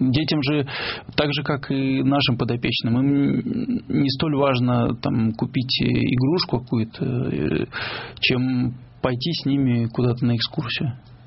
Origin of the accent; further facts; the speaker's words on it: Kingisepp, Leningrad Oblast, Russia; now in Saint Petersburg, Russia; И начали свою работу с Кингисеппа, с моего родного города.